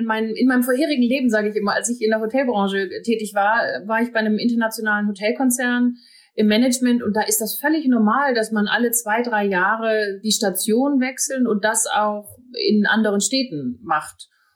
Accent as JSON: {"language": "German", "region": "Northern Germany", "country": "Germany", "tie": "born there", "said": "Und ich komme dann auch noch aus dem Norden gebürtig. Also insofern ist es auch Heimat tatsächlich ein kleines bisschen."}